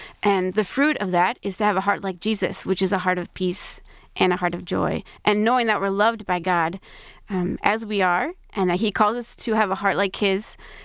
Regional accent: St. Paul, Minnesota, United States; I grew up, like Jack mentioned, in St. Paul, Minnesota, with four other siblings in a Catholic home. Very blessed to go to Catholic school my whole life as well there in St. Paul, Minnesota.

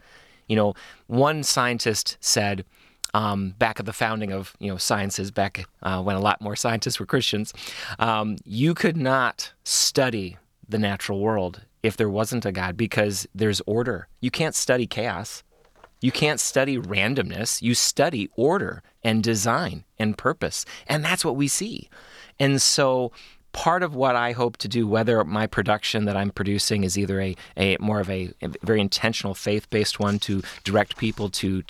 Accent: Michigan, United States; also born or lived in Kentucky; one of the things that I absolutely adore about being from the state of Michigan and growing up in Michigan is the fall color we have here.

